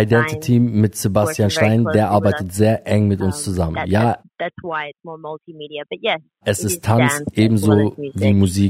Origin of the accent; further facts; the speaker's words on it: Australia; now in Berlin, Germany; ich komme aus Australien, also wäre es natürlich ein Traum, auch mal dorthin zu kommen und zu spielen.